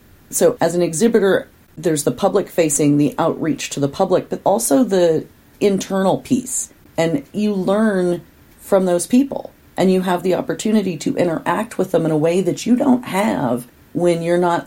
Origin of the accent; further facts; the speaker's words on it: West Coast, United States; So I'm a West Coaster. I grew up on the West Coast.